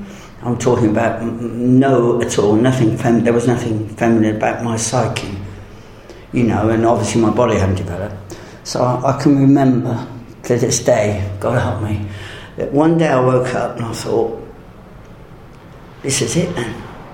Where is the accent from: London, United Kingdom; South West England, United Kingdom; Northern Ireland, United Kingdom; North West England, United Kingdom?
South West England, United Kingdom; born there; I was born in Dorset, in a village, 66 years ago, so not surrounded by much technology.